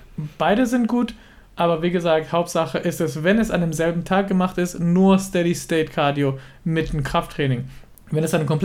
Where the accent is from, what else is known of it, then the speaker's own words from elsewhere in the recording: Israel; ich bin auch in Israel aufgewachsen, da hast du so Temperaturen von 30, 40 Grad und 90% Luftfeuchtigkeit